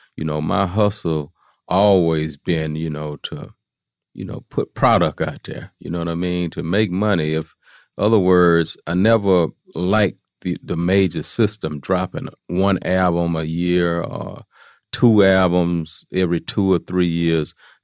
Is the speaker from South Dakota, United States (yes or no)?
no; Houston, Texas, United States; Yeah, I mean, I'm from Fifth Ward. I'm from Fifth Ward is a place in Houston, Texas.